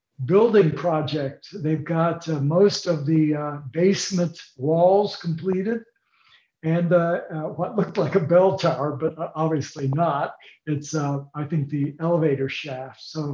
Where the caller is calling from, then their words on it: Zanesville, Ohio, United States; I'm coming from Zanesville, Ohio, which is about, maybe 60 miles from Columbus.